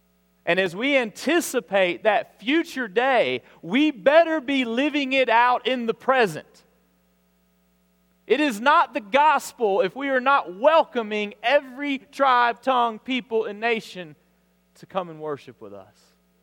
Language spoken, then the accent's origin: English; Alabama, United States; I'll never forget church I grew up in South Alabama.